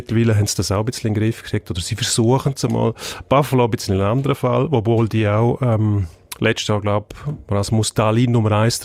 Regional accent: Switzerland

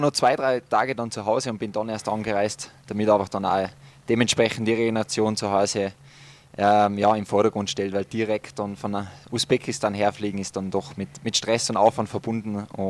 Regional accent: Tyrol, Austria; accent: Tyrolean; Ich werde mich auf jeden Fall bemühen und meinen Dialekt, dass das sich halbwegs im Grenzen hält.

